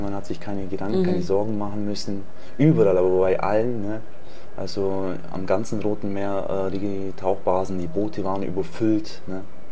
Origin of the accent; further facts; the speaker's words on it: Bavaria, Germany; born there; Also ja, ich bin in Bayern geboren, bei Illertissen, bin jetzt 44 Jahre